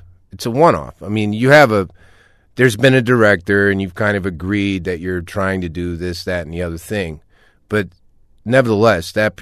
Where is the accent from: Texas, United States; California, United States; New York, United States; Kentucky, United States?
Kentucky, United States; You know, I'm from Kentucky, and I grew up, you know, not super well off.